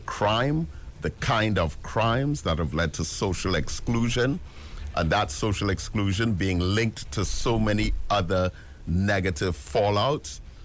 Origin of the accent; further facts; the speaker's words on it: Trinidad & Tobago; now in United Kingdom; And me, as a Trinidadian, with great pride in teaching sociology sessions